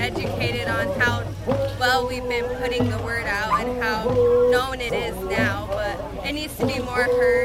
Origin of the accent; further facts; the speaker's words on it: Rosebud Reservation, South Dakota, United States; I am from the Rosebud Reservation, and I represent Santa Gleska University as Ms. SG ….